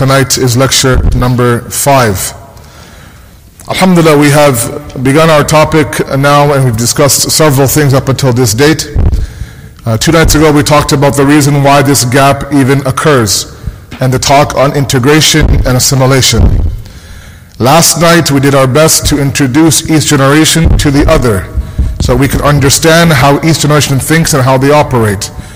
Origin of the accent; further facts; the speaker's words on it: Toronto, Ontario, Canada; in my generation growing up in Toronto, it was a communal upbringing, right?